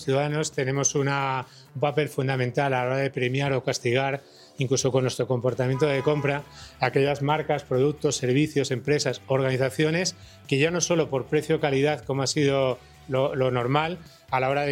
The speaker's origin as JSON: {"language": "Spanish", "town": "Barcelona", "region": "Catalonia", "country": "Spain", "said": "Yo que vengo de Barcelona"}